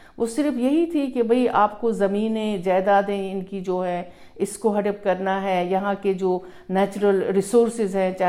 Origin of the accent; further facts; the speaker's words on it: Jammu and Kashmir, India; जो जम्मू कश्मीर का मसला हम समझ रहे हैं, क्योंकि मैं वहाँ से हूँ